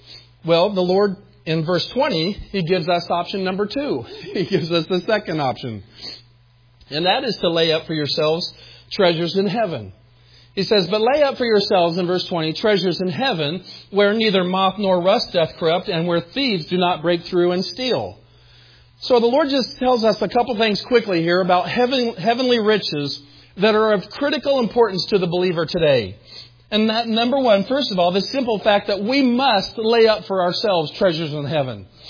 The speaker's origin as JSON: {"language": "English", "town": "El Dorado", "region": "Kansas", "country": "United States", "tie": "born or raised there", "said": "It's just on this side of El Dorado, Kansas. I grew up in El Dorado."}